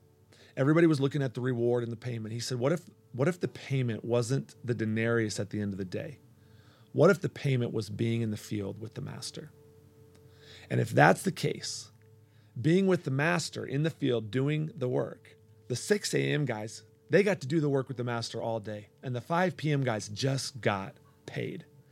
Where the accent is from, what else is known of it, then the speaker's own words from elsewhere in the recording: the South, United States; now in East Lansing, United States; You know, I'm from the South. It's cold up here.